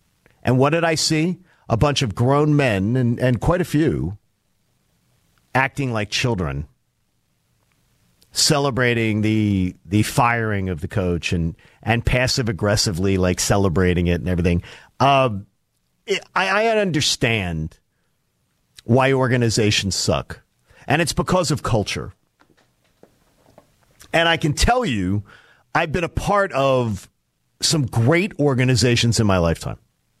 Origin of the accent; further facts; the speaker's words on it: Pennsylvania, United States; And people are saying, yes, my home state.